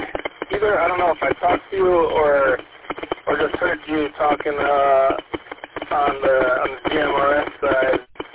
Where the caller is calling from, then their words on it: Southfield, Michigan, United States; I'm here in Southfield right now. I'm on the Warren repeater.